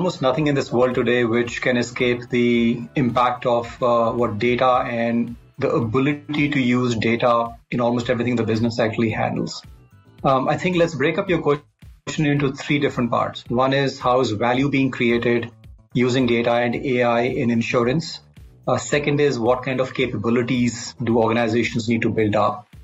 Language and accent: English; Delhi, India; also born or lived in Kashmir; I'm born and brought up in Delhi, largely, though I must say I spent some time in Kashmir.